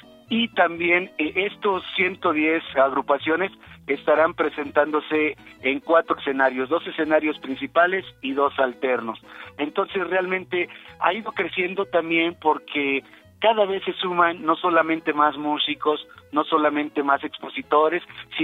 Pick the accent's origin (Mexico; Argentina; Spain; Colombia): Mexico; todo eso que nos hace sentirnos orgullosamente como mexicanos